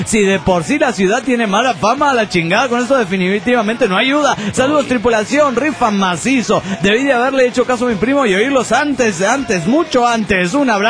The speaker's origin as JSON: {"language": "Spanish", "town": "Tijuana", "region": "Baja California", "country": "Mexico", "said": "Hola, ¿cómo están? … de Tijuana, Baja California, México."}